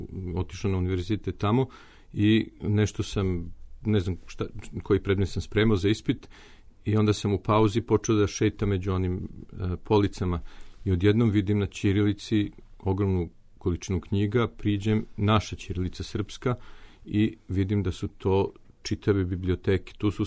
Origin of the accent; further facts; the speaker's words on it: Serbia; now in United States; to je bio šok jedan kada sam došao iz Srbije, gde mi nismo bukvalno smeli ni da pitamo profesora da prekinemo, a čim sam došao na prvo predavanje u Americi